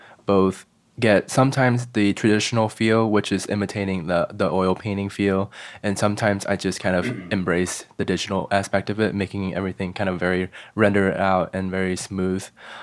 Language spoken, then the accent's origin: English; Vietnam; So I think it's definitely a mix of where I came from Vietnam